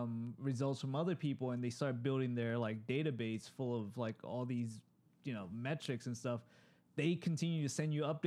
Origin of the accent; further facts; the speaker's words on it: Thailand; So, you know, I'm from Thailand.